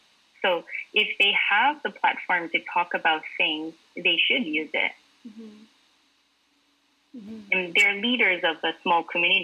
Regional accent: Japan; Like growing up, I grew up in Japan

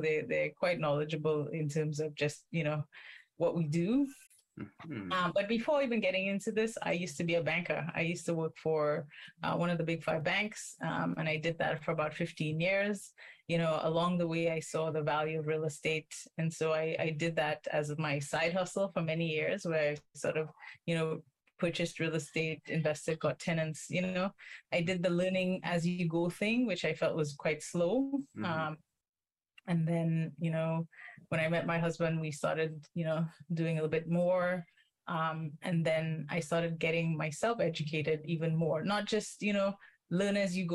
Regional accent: St. Lucia; now in Canada; I'm originally from St. Lucia, Canadian St. Lucian, so I have a bit of a my feet in both lands

